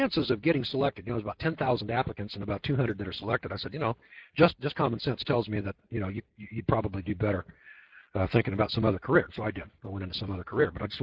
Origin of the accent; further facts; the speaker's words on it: Scotland, United Kingdom; I was born out of the tribe of Judah, and I'm a Scotsman.